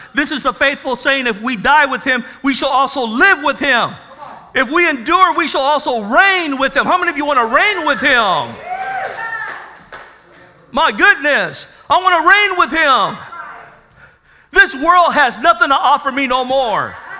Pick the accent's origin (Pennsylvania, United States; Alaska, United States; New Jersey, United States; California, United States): California, United States; National City; Come on, I grew up in National City. You know how we used to roll.